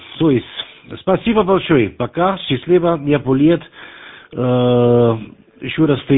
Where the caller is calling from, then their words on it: Austria; Так что я сейчас из Австрии